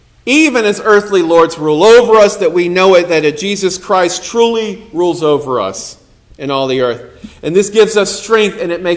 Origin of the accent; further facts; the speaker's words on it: Southern United States, United States; I grew up in the Bible Belt. I know what that's like.